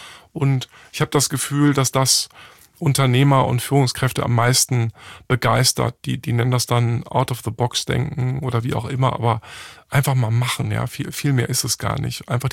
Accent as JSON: {"language": "German", "region": "Hamburg", "country": "Germany", "tie": "born or raised there", "said": "Ich bin in einer Werbeagentur in Hamburg aufgewachsen."}